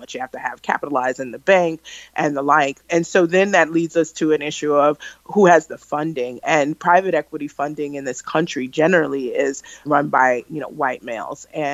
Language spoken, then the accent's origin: English; Brooklyn, New York, United States; born or raised there